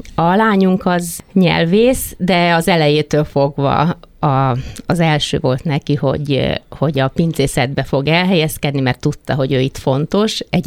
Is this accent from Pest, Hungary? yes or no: yes; Érd, Pest, Hungary; born there; Mi véletlenül kerültünk ide, mert én érdi születésű vagyok